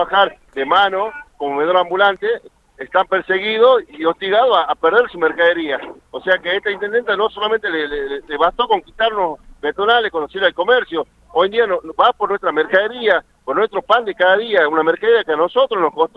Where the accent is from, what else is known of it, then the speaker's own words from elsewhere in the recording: Salta, Argentina; no somos salteños